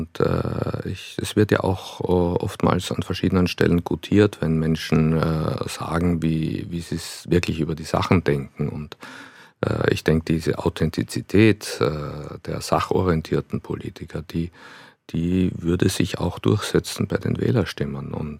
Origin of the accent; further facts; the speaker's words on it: Austria; Naja, so das bisschen das Heimweh als Österreicher, das plagt einem schon ständig